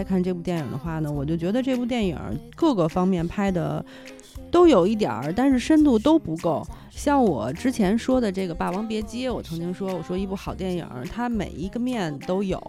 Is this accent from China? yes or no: yes; China; 作为我们中国人就会想说啊，拍得不好，没有完全体现出我们中国的风貌